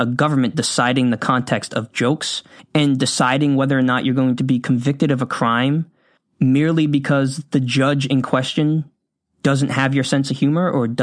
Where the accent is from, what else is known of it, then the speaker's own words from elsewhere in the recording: United States; I'm from the United States.